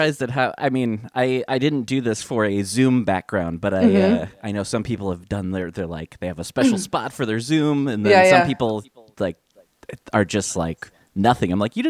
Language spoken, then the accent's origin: English; Edwardsburg, Michigan, United States; I am from originally, I've lived a few places, but I originally grew up in a very small town in Michigan. Called Edwardsburg. It's It is right on the Michigan-Indiana state line.